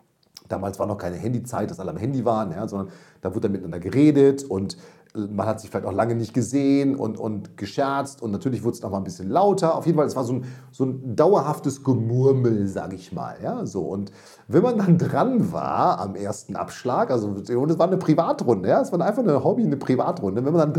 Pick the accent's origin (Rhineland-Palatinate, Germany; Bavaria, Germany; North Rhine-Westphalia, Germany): North Rhine-Westphalia, Germany; Münster; Als ich komme aus Münster